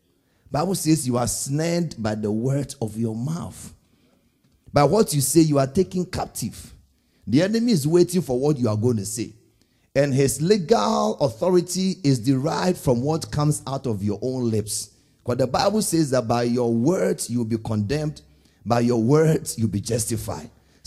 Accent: Ghana; I said, look, I'm from Africa. I'm from Ghana.

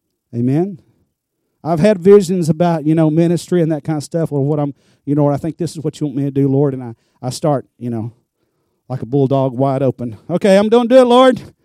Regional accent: United States; And, I'm from America. I'm thinking, sure, some people aren't Christians, but, this is America.

